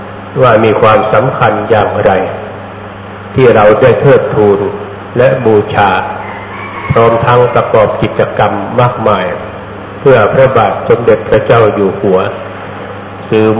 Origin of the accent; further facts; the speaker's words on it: Phetchabun, Thailand; ที่บ้านเกิดอาตมาอยู่จังหวัดเพชรบูรณ์